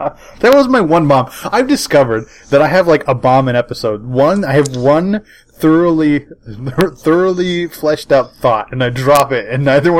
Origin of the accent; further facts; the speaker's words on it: California, United States; now in San Jose, United States; an idea that it feels really alien as somebody who grew up on the West Coast. Because especially me, I grew up in the Central Valley.